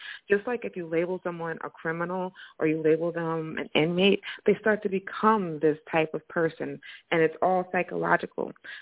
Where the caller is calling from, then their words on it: New Jersey, United States; I didn't say this last time, but I'm from Jersey.